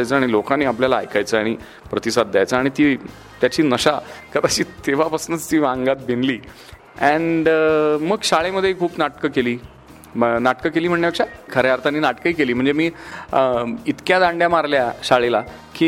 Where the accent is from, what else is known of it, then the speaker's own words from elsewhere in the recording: Paranda, Maharashtra, India; born there; मला माझा जन्म परांडा नावाच्या गावात झाला, जिथे माझ्या वडिलांची बदली झाली होती.